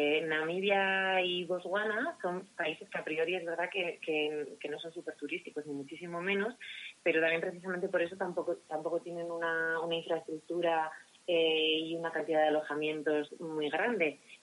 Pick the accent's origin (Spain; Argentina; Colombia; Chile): Spain; Asturias; also born or lived in Bilbao; now in Madrid, Spain; Soy nacida en Bilbao, criada en Asturias y llevo viviendo en Madrid 12 años. Así que ya no sé de dónde soy. Soy un poco de cada sitio.